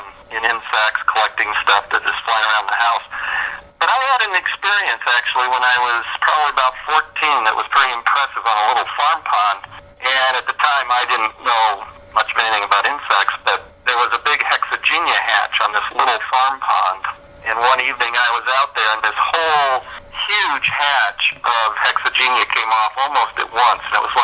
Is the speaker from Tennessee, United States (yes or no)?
no; Illinois, United States; I grew up in the Midwest in Illinois.